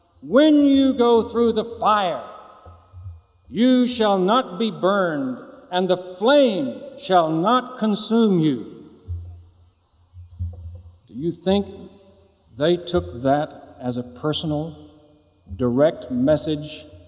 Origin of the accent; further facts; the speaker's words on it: Mississippi, United States; I was raised Southern Baptist in Mississippi, but I have made a journey, and I'm happy to be an American Baptist here in Massachusetts, and have been for some 15 years.